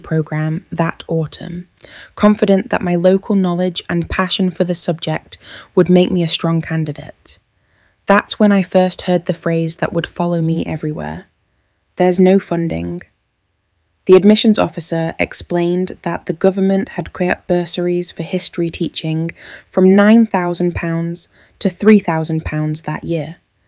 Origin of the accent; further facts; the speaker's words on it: Coventry, West Midlands, United Kingdom; I grew up in Tile Hill with my mum working as a teaching assistant and my dad driving buses for the council